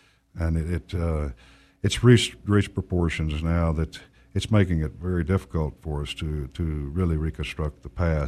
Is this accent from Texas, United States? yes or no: yes; Texas, United States; I grew up on the Colorado River area of Brown County and became interested in archaeological sites very early.